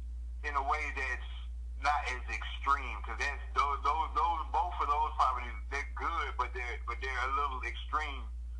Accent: Decatur, United States; also born or lived in New Jersey; So I'm going to keep it real. I was raised in Decatur, but I was born in New Jersey. But I don't know shit about New Jersey.

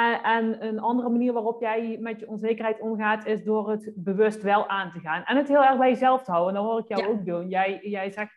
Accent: North Brabant, Netherlands; accent: Brabant; dat mijn Brabants accent te veel aanstaat.

